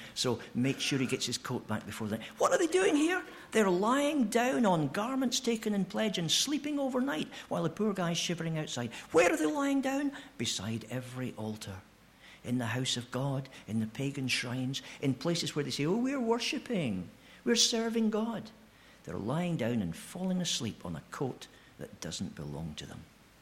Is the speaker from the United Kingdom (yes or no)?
yes; United Kingdom; I don't think there's anything special about being British.